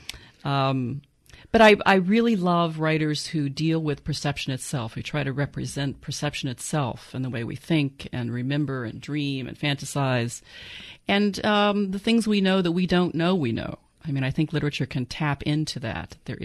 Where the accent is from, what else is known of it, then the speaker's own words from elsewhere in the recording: United States; Well, I think I'm an American writer.